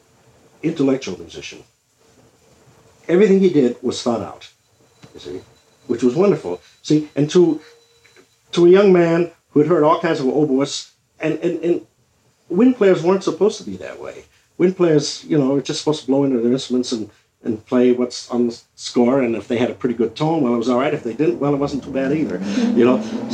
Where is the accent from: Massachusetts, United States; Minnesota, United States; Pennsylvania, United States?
Pennsylvania, United States; Pittsburgh; I come from Pittsburgh, where I was born, where I went to school for the first year and a half or 2 years of college.